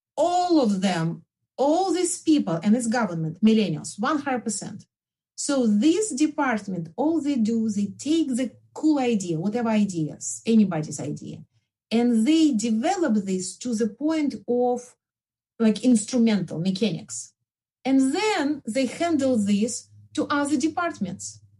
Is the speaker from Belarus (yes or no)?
yes; Belarus; as you hear from my accent, I'm from Belarus.